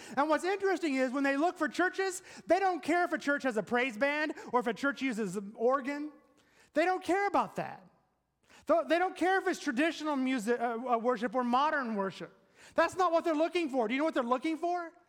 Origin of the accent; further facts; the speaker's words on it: Tennessee, United States; Growing up in Tennessee, we had dairy cattle, and that's all we had.